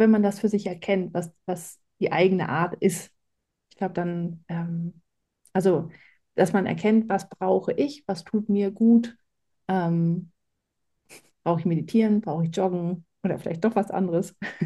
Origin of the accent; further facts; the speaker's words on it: Germany; now in Palatinate, Germany; Ich bin aus der Nähe von Hamburg dann nach in die Pfalz gezogen. Und das ist ja die wärmste Region Deutschlands